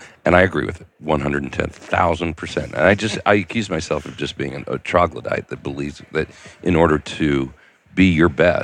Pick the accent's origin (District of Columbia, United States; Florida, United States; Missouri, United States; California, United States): District of Columbia, United States; Washington; I'm from Washington, D.C. I'm used to that.